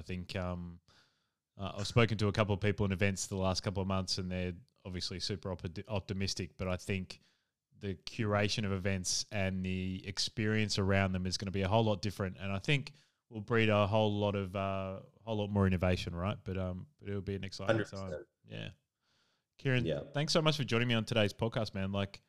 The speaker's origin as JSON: {"language": "English", "town": "Adelaide", "region": "South Australia", "country": "Australia", "said": "I'm from Adelaide originally."}